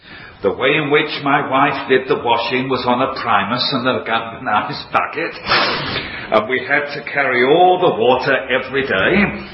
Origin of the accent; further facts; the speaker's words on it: London, United Kingdom; accent: Cockney; Now, being a Cockney, and I was born in the East End of London, I didn't know very much about animals.